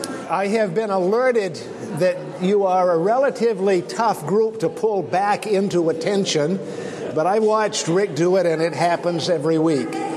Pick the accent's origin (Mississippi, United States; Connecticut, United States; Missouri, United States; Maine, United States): Maine, United States; As you may know from my accent already, I grew up in Maine and grew up right on the edge of a small Maine farming community.